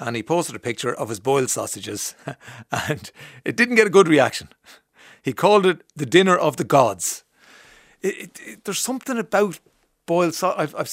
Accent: Leinster, Ireland

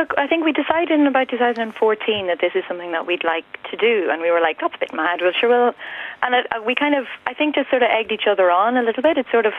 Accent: Monaghan, Ulster, Ireland; growing up in Monaghan, it's very agricultural background.

